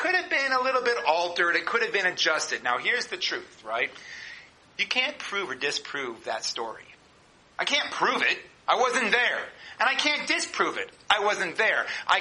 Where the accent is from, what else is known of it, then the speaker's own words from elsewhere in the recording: Boston, Massachusetts, United States; I'm from Boston. I know what cold is.